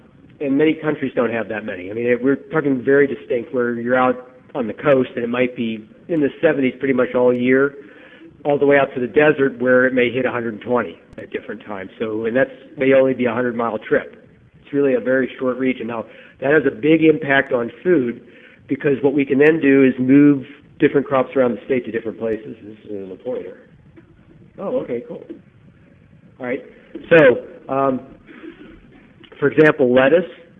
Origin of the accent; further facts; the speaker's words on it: Pennsylvania, United States; also born or lived in Midwest; I mean, I grew up in Pennsylvania, and I spent a lot of time in the Midwest, and I moved here, and it was like I moved to another planet.